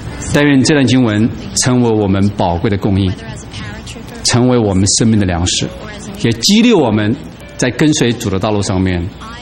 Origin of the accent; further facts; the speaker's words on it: Hubei, China; 我小时候是在湖北农村长大的